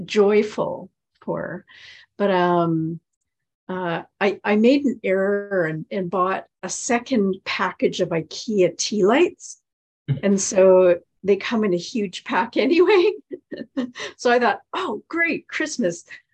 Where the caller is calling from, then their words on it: Tsawwassen, British Columbia, Canada; I'm coming from Tsawwassen, or Zooming from Tsawwassen.